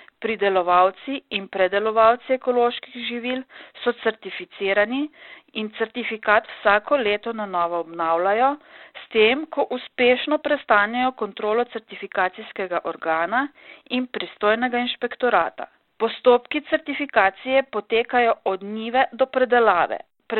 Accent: Krško, Lower Sava, Slovenia; Ker izhajam iz Krškega, dovolite, da v tem kontekstu uporabim rek

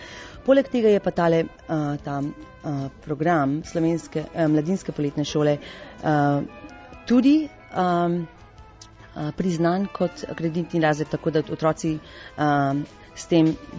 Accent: Toronto, Ontario, Canada; Torej, prihajamo iz Toronta

